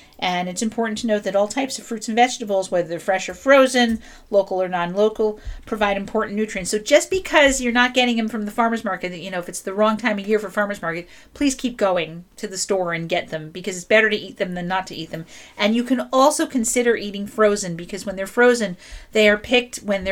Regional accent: New Jersey, United States; I'm from New Jersey.

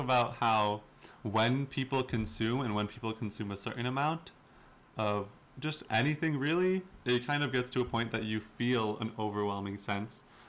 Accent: Waterbury, Connecticut, United States; I grew up in Waterbury, Connecticut, so it's kind of a very desperate area to get some more income and some more resources.

